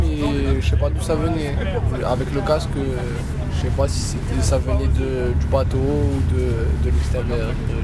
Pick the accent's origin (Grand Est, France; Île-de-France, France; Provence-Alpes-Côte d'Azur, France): Provence-Alpes-Côte d'Azur, France; Marseille; Je suis né à Marseille, je viens de Fontvert. C'est un quartier qui est de taille moyenne, avec deux grandes tours qui dominent de chaque côté et des bâtiments plus petits.